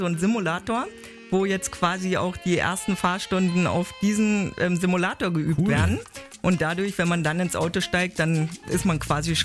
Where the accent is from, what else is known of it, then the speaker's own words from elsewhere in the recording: Cottbus, Brandenburg, Germany; Ja, ich bin in Cottbus groß geworden. Natürlich ist das meine Heimat.